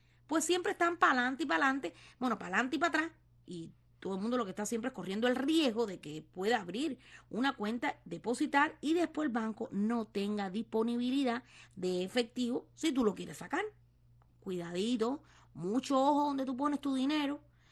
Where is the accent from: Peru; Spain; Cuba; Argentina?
Cuba; moved away; somos los cubanos, los que vivimos en el exterior